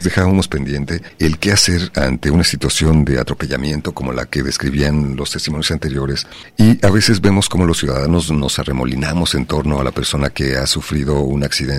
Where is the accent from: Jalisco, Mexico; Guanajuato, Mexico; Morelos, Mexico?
Jalisco, Mexico; Guadalajara; Vivo y soy de Guadalajara.